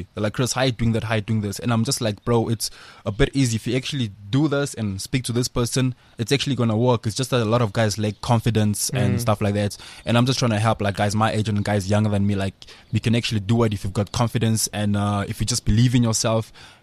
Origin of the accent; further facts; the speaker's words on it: Johannesburg, Gauteng, South Africa; I grew up in Rosettenville, south side of Johannesburg.